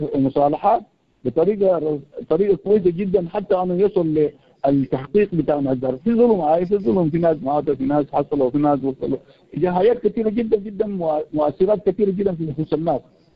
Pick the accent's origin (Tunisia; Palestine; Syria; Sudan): Sudan; Darfur; انا من دارفور طبعا